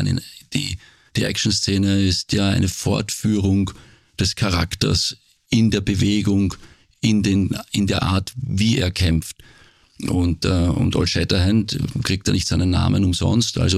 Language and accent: German; Austria; now in Germany; Ich bin aus Österreich, weg nach Deutschland, ganz weit weg.